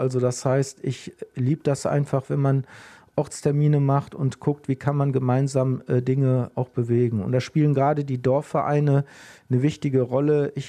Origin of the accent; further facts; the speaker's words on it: Gummersbach, North Rhine-Westphalia, Germany; die Zukunft der Stadt Gummersbach, meiner Heimatstadt, wird auf dem Dorf entschieden.